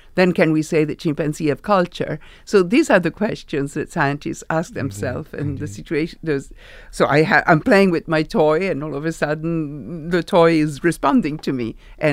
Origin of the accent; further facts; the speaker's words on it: Italy; English is a second language; I grew up in Italy.